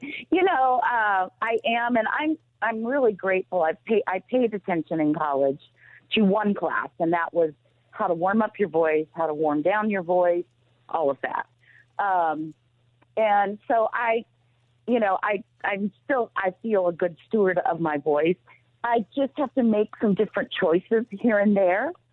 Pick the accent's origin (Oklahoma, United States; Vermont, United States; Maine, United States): Oklahoma, United States; Oklahoma City; born there; also born or lived in Arizona / California / Indiana; Well, oddly enough, I was born in Oklahoma City, but didn't stay here that long. My dad was a pastor. We traveled to Arizona, California, then Indiana. But about 10 years ago, we came back to Oklahoma City.